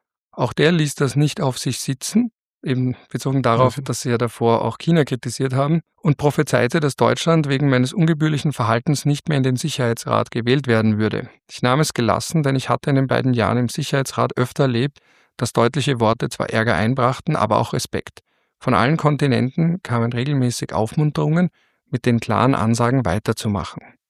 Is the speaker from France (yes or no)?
no; Austria; als Österreicher